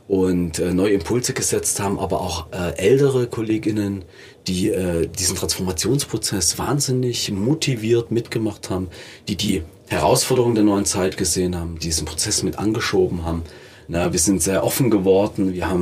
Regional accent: Leipzig, Saxony, Germany; Naja, privilegiert ist einfach, ich komme ja aus Leipzig. Ich kenne diese Stadt im Wandel.

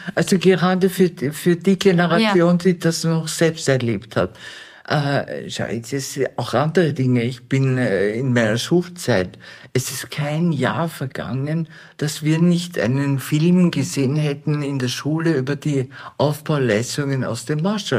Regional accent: Vienna, Austria; Also ich bin in Wien aufgewachsen, im Wiener Nachkriegszeit

